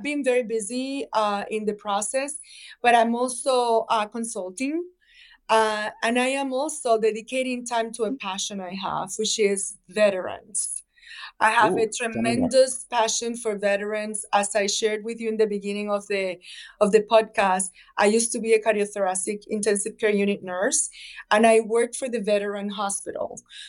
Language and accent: English; Puerto Rico; And, you know, I'm from Puerto Rico, I'm from the Caribbean.